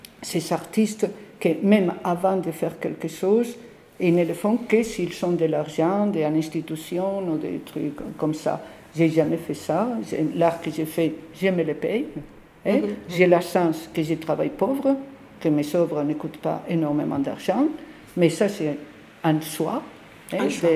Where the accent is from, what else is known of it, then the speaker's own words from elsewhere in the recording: Spain; now in France; je m'intéressais à ça d'abord parce que j'étais en France, je venais d'Espagne